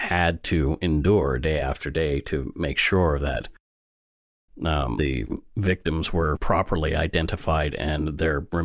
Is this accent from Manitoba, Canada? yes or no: no; Bridgewater, Nova Scotia, Canada; in my hometown in Bridgewater, only 40 minutes down the road from Peggy's Cove.